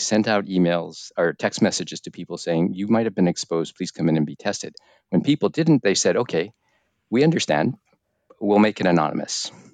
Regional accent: United States; now in South Korea; as an American looking and working in Korea, it was very interesting.

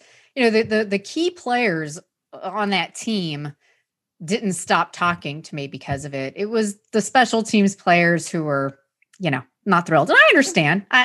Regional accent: Florida, United States; Growing up in Florida, as both of us did

